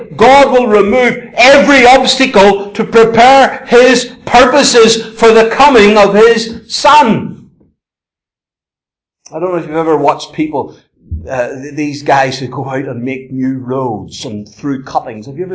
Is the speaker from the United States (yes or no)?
no; Northern Ireland, United Kingdom; I love rugby. I'm an Ulsterman.